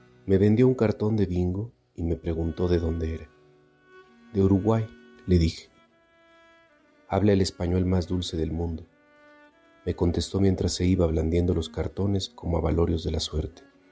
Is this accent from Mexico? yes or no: yes; Mexico; de México